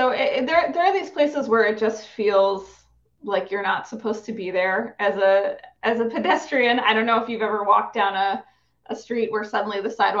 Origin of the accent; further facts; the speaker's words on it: Erie, Pennsylvania, United States; So I'm from Pennsylvania. So it actually starts in Erie, Pennsylvania, and that's where I got in the accident.